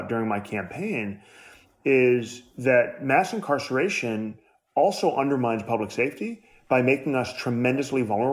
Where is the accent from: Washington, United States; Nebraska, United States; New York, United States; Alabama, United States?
New York, United States; New York City; born there; You know, I was born in New York City in 1980.